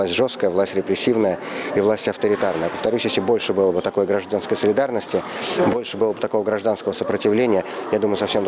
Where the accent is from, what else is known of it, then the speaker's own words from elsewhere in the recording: Moscow, Russia; Я сам москвич в 5-м поколении. Я Москву очень люблю.